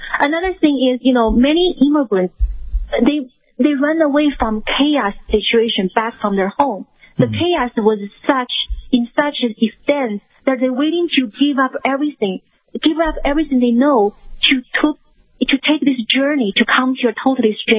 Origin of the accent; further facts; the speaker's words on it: China; now in United States; You know, I came from China. You know, I came from authoritarian regime. So I know that in China, there's somebody in the power can arrest you.